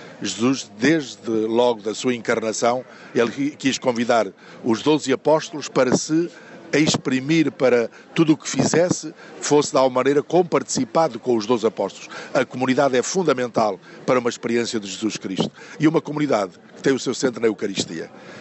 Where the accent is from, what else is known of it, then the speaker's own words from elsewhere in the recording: Azores, Portugal; uma identidade que nos caracteriza enquanto açorianos